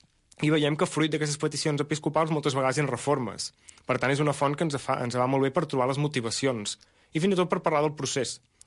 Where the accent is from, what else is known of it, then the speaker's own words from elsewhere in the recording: Malgrat de Mar, Catalonia, Spain; pobles grans, com Malgrat mateix, d'on soc jo